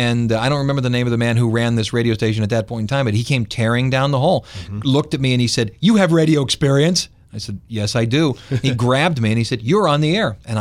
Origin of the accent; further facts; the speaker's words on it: Cleveland, Ohio, United States; finish on one from my hometown of Cleveland, Ohio.